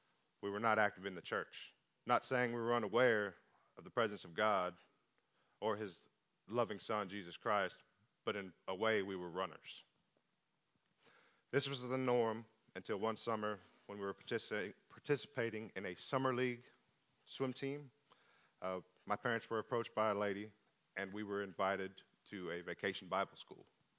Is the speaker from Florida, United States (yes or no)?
no; Fresno, Texas, United States; also born or lived in Houston; In the early years of my life, we lived in the southern part of Houston. Through a few series of events and a decline in the neighborhood, we ended up moving into a town called Fresno, Texas, where I spent the majority of my childhood and teenage years.